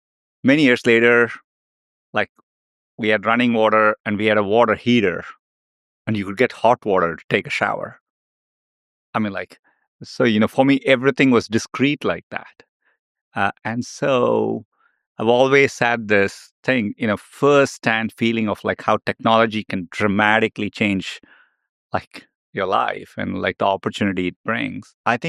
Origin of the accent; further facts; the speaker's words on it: Chennai, Tamil Nadu, India; You know, I grew up in Chennai. It's in south of India. It's a beautiful, bustling city.